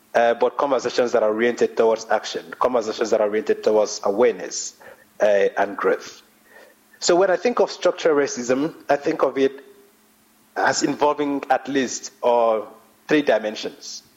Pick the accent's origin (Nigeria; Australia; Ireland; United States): Nigeria; now in South Africa; I'm Nigerian, living in South Africa.